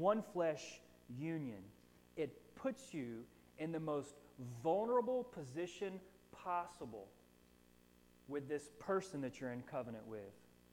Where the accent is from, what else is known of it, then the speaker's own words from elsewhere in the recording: Florida, United States; And look, I'm born and raised in Florida